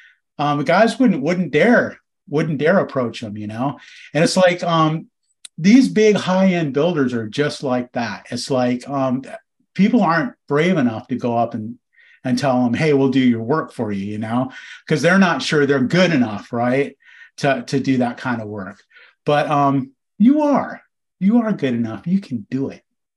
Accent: Las Vegas, Nevada, United States; I grew up in Las Vegas, so I'd be out like the casinos, whatever, messing around, you know.

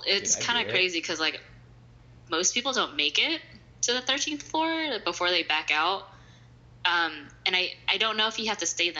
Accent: Kentucky, United States; So, I'm from Kentucky, and we were going to go to Louisville to go through Waverly Hills.

